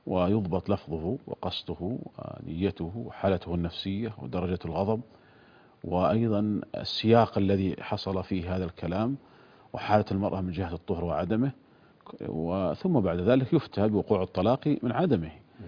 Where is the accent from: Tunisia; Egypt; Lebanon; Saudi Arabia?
Saudi Arabia; وكان هذا هو الذي عليه فتوى عندنا في المملكة العربية السعودية